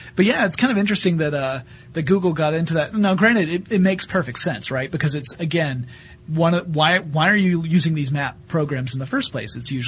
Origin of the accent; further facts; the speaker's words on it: the South, United States; because, I'm a Southerner, and I was lost in New York City.